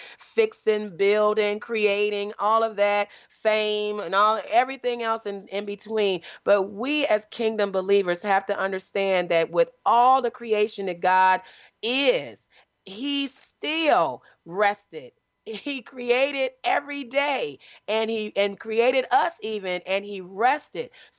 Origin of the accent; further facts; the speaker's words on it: Detroit, Michigan, United States; All right, Detroit, Michigan. What's up, Detroit, my hometown?